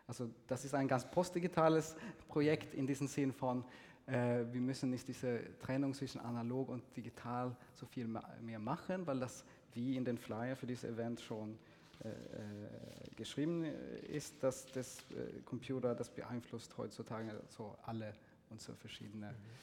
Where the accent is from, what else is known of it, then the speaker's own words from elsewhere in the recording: Sweden; German is a second language; weil ich komme ursprünglich aus Schweden, ich drücke mich viel eleganter aus auf Schwedisch oder Englisch